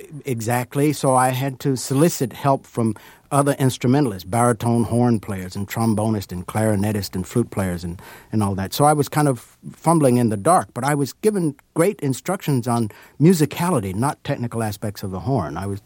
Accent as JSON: {"language": "English", "town": "Sheffield", "region": "Alabama", "country": "United States", "tie": "born or raised there", "said": "the sound of a great contralto in my hometown of Sheffield, Alabama, named"}